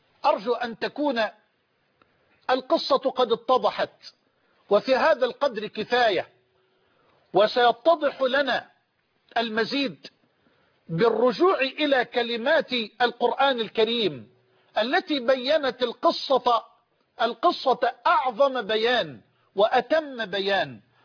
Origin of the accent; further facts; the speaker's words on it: Egypt; هذا كما يقولون عندنا في مصر يعني يقتل القتيل ويمشي في جنازته.